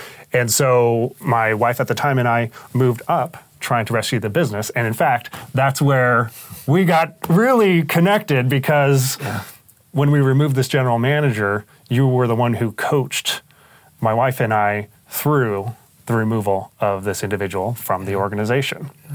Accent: Boise, Idaho, United States; So growing up, I grew up in Boise, Idaho, and my dad was a photographer.

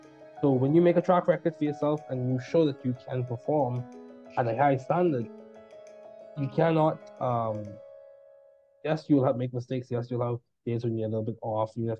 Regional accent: Bahamas; I'm from Bahamas, so we say things a little differently

